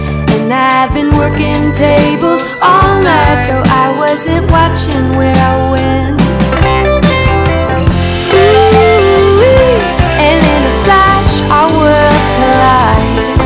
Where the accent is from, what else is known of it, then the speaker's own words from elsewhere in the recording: New Haven, Connecticut, United States; So I was spending a lot of time in New York because the band was set there and I grew up in New Haven.